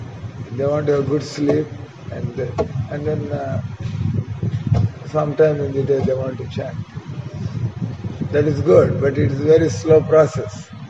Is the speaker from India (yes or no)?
yes; India; with all the maybe things like we are Indian, there may be many problems in India, but still it is there.